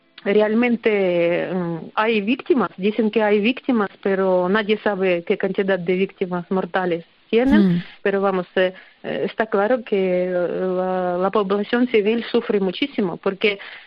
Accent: Donetsk, Donetsk Oblast, Ukraine; Spanish is a second language; yo de origen soy de Donetsk, de famoso Donetsk, de esta zona de problemas

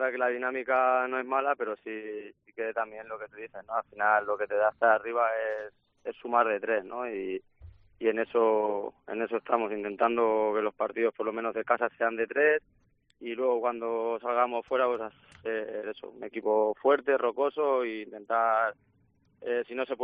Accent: Valencian Community, Spain; Sí, soy valenciano

